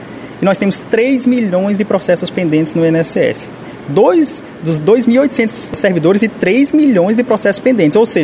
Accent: Campo Formoso, Bahia, Brazil; also born or lived in Piauí; sou natural de Campo Formoso aqui na Bahia. Saí com 17 anos daqui

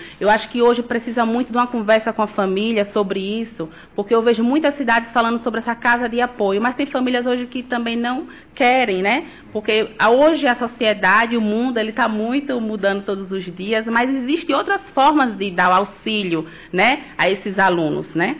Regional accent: Umburanas, Bahia, Brazil; moved away as an adult; also born or lived in Feira de Santana; quando eu saí de Umburanas para estudar em 2008, não tinha nenhum curso de enfermagem, nem em Jacobina, nem nas cidades vizinhas.

